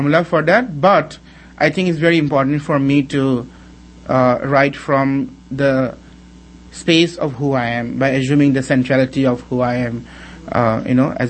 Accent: Guwahati, Assam, India; I grew up in the All India Radio campus where everybody was from all over the country. We spoke in English and Hindi and Assamese and Bengali.

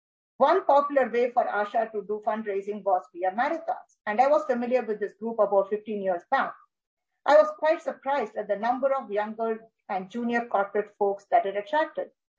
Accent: India; I grew up in India and received both my undergraduate and graduate degrees in the capital city, New Delhi.

